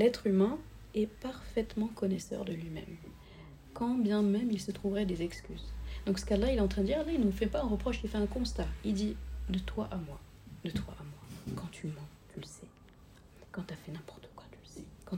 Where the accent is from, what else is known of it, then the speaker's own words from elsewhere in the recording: Senegal; On a une expression au Sénégal, parce que je suis sénégalaise